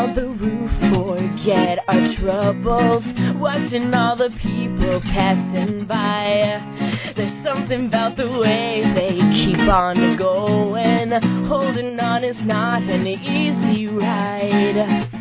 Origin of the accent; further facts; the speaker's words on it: Rhode Island, United States; I'm originally from Rhode Island.